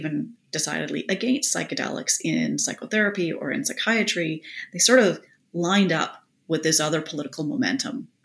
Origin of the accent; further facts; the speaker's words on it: Saskatchewan, Canada; I grew up in Saskatchewan and I've survived winters